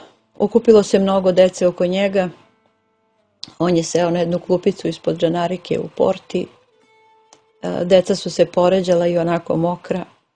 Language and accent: Serbian; Orahovac, Prizren District, Kosovo; pita odakle ste, mi kažemo iz Orahovca